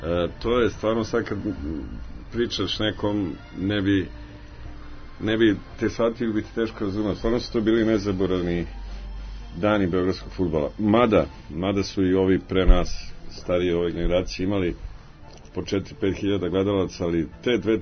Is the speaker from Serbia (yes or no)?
yes; Belgrade, Serbia; ja sam ono naturalizovani Lionac, odrastao sam na Dedenju, ali sticam okolnosti, Crvena Zvezda me upisala u 6. gimnaziju i ostadok tu da živim